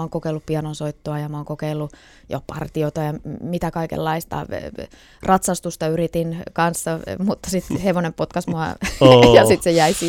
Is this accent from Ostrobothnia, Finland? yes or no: yes; Vaasa, Ostrobothnia, Finland; Vaasassa mulla on ollut tosi hyvä ja hauska, turvallinen lapsuus. Mä oon kasvanut Asevelikylässä, tai oikeastaan ihan ensimmäiset vuoteni asuin tuossa Vörkkärillä.